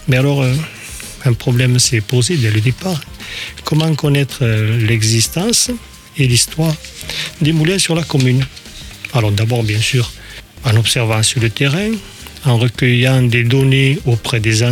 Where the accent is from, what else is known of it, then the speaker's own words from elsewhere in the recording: Castéra, Occitanie, France; born there; Si, je suis né à Castéra.